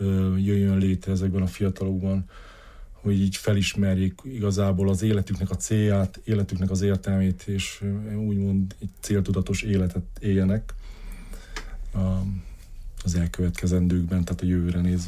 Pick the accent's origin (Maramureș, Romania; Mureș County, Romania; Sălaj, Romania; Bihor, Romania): Bihor, Romania; Marghita; Már Margitán is, ahonnan származom, egy gyülekezetnek voltam a presbitere, ifjúsági vezetője és diakonusa is egyben